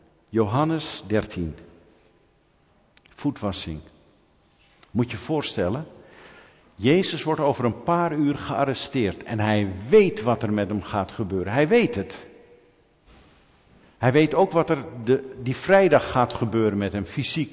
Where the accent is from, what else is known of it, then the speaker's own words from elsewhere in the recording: Netherlands; En ik ben een Nederlander, hè. Ze zeggen wel dat ze Duitsers trots zijn. Maar ik weet niet, wij Nederlanders komen ook aardig in de buurt.